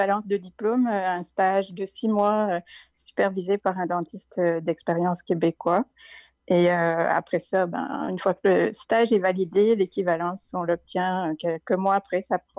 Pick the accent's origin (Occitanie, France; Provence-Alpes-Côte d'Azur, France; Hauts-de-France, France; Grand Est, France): Hauts-de-France, France; born there; Alors, vraiment dans le haut proche de la frontière belge, donc le nord de la France.